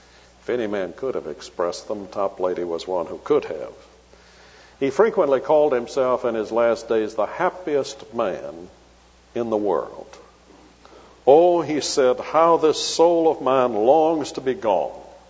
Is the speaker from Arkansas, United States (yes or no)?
no; Charleston, South Carolina, United States; I was in Charleston, South Carolina, and since that's my hometown, it's a small airport.